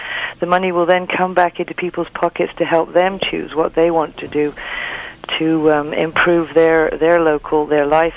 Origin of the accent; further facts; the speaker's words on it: England, United Kingdom; moved away as an adult; I've been living in this area now for 20 years. My husband and I came here from England because he got a job at the SHU.